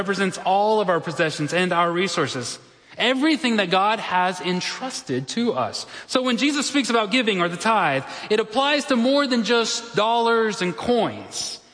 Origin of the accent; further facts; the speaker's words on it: Texas, United States; as a Texan and as a Baptist, I really like to think so.